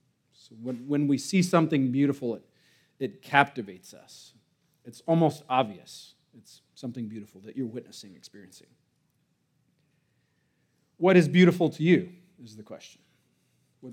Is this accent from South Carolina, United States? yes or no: no; Santa Clarita, California, United States; I have the privilege of getting to be your speaker today. I hail from Santa Clarita